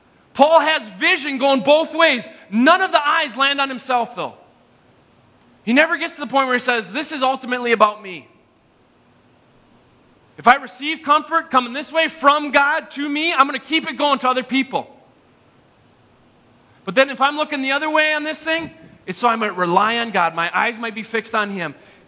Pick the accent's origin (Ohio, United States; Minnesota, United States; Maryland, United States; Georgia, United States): Minnesota, United States; Shoreview; It's like I grew up in Shoreview, the bad streets of Shoreview, Minnesota.